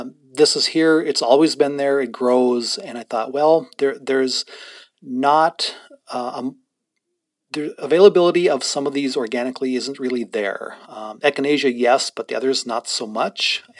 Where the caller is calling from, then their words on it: Standing Rock, United States; I'm currently speaking from Standing Rock